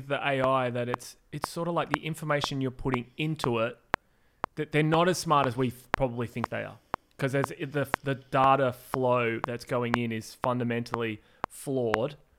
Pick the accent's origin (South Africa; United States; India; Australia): Australia; Perth, Western Australia; because I'm from Perth and you've mentioned Perth three times